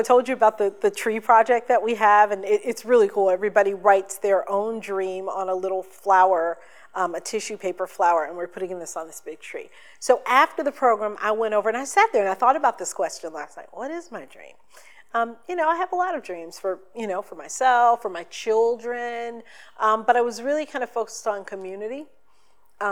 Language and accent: English; the South, United States; So I'm a girl from the South. I grew up in the church.